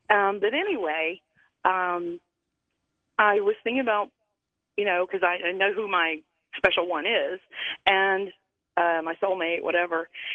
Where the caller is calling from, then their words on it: Myrtle Beach, South Carolina, United States; Yeah, I'm calling from Myrtle Beach.